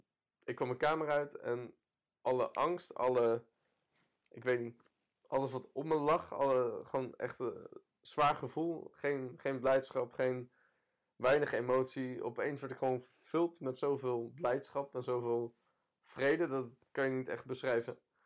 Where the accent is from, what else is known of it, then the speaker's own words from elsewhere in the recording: Heerde, Gelderland, Netherlands; Kom uit Heerde City. Voor de mensen die dat niet kennen, ligt naast Harderwijk. Heel mooi boerendorpje. Niet per se, we hebben wel wat veel boertjes en dat soort dingen, platteland. Maar voor de rest gewoon prima, een prima dorpje.